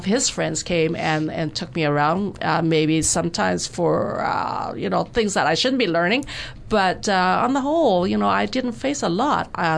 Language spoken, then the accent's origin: English; Canada; I think first and foremost, I'm Canadian, more so than maybe I'm Chinese